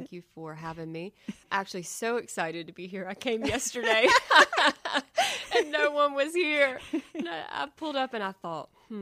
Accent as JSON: {"language": "English", "town": "Charlotte", "region": "North Carolina", "country": "United States", "tie": "born or raised there", "said": "Gosh, growing up in Charlotte was great. It was a different city than it is today in a lot of ways."}